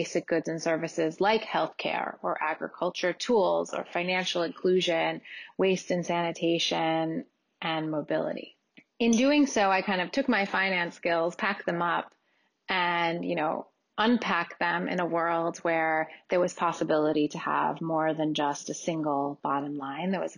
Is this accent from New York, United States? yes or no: yes; New York City, New York, United States; So I grew up in New York City. My parents are artists. I have family history of public service on both sides, one side in Africa in the health space, the other side in American politics.